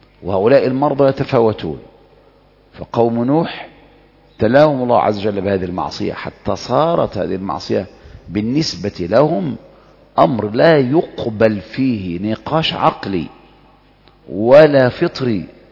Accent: Egypt; حتى كان في هذا العصر 100 سنة ثورة هدى شعراوي عندنا في مصر وكذا

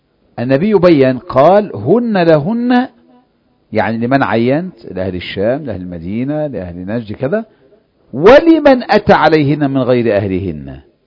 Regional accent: Egypt; أنا من أهل مصر بأحرم من رابغ، ميقاتنا أهل مصر رابغ

